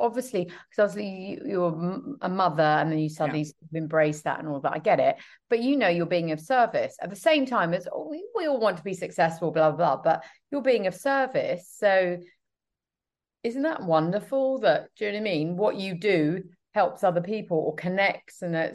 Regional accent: United Kingdom; Look, I'm British, so it's fine.

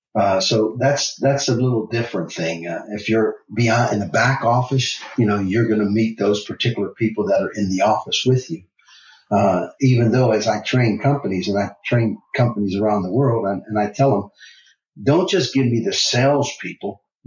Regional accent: Pittsburgh, Pennsylvania, United States; We root for the Pittsburgh Steelers. I'm from Pittsburgh, so Pittsburgh Steelers.

